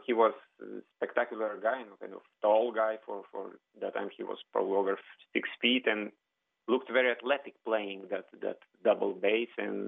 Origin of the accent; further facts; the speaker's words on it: Vilnius, Vilnius County, Lithuania; English is a second language; I'm originally from Vilnius, Lithuania, one of the Baltic states, close to Baltic Sea, bordered by Latvia, by Belarus, by part of Russia, by Poland. So I was born there in 1965. I grew up there